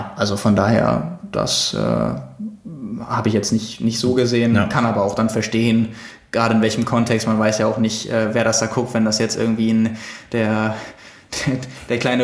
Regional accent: Lübeck, Schleswig-Holstein, Germany; Ich komme aus Lübeck. Wir sitzen ja hier in Hamburg.

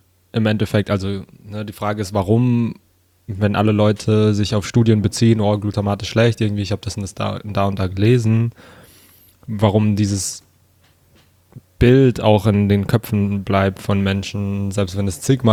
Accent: Germany; Und aufgewachsen hier in Deutschland

